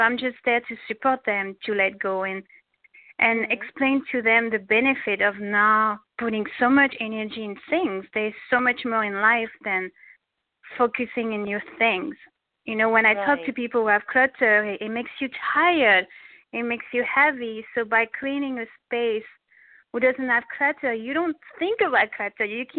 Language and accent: English; France; English is a second language; now in United States; I grew up in France where we didn't have so much things. So I'm used to not have things.